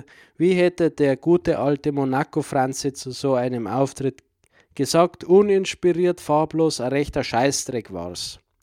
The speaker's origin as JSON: {"language": "German", "region": "Bavaria", "country": "Germany", "said": "Man sagt natürlich eher, natürlich ich bin Bayer oder ich identifiziere mich viel eher mit Weiß-Blau wie mit dem Schwarz-Rot-Gelb."}